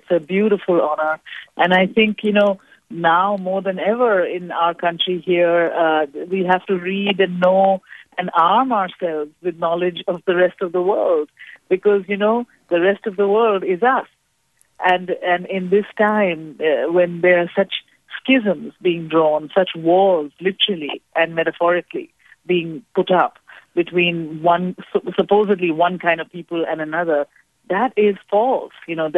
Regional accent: Kolkata, West Bengal, India; moved away as an adult; now in United States; I grew up near Calcutta and in Calcutta for 12 years of my childhood, and then, like the couple in The Namesake, came on to study in Cambridge, Massachusetts, in 1976.

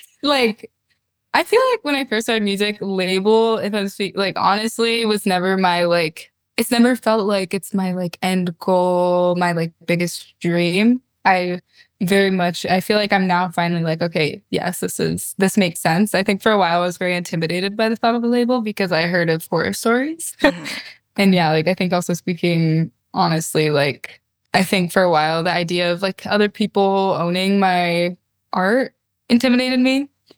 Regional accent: California, United States; I grew up in the Bay Area. I grew up going to Stern Grove.

